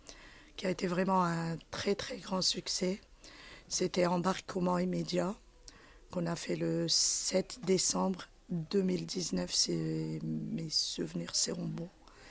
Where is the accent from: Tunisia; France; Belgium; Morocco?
Morocco; Je suis marocaine, oui.